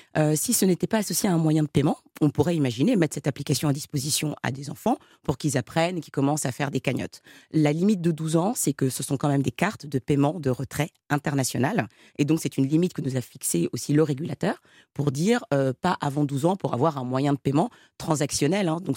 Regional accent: Senegal; now in France; je pouvais aussi créer de l'emploi et créer de la valeur dans mon pays d'origine, le Sénégal.

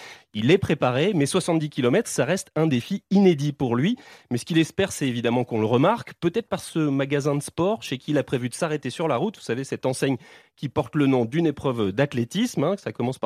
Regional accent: Grand Est, France; c'est mes origines. Mais je suis alsacien, je suis aussi un peu italien, je suis un peu maltais.

